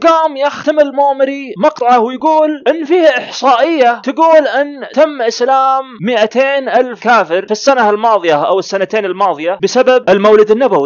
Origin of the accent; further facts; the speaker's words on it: Saudi Arabia; فالحمد لله عندنا في المملكة العربية السعودية